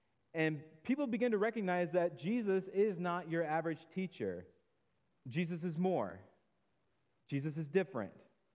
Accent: Florida, United States; but I'm originally from Florida, and I've lived in southern Florida and middle Florida for the majority of my life.

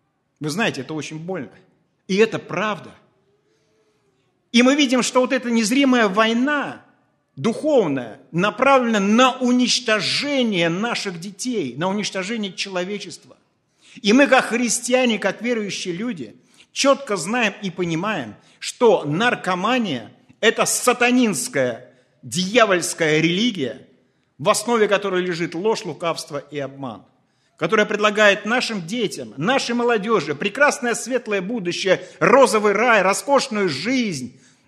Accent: Russia; я из России. В России являюсь руководителем Центра реабилитации для наркоалкозависимых в Ивановской области.

